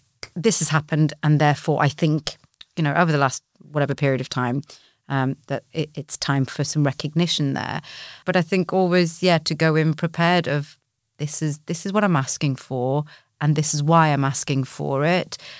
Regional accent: Newcastle, North East England, United Kingdom; I grew up in a not over the very northern environment. I'm from Newcastle originally, so very, very northern parents.

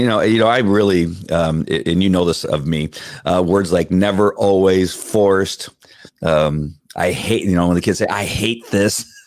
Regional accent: India; English is a second language; now in United States; It's happening here, ma'am. I'm from India.

